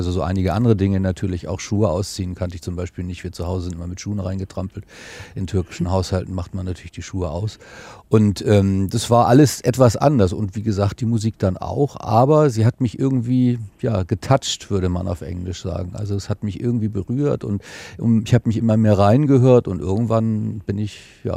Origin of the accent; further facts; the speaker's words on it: Hamburg, Germany; Also ich bin in Hamburg aufgewachsen in einem, ja, sozialen Brennpunkt, wie man so schön sagt.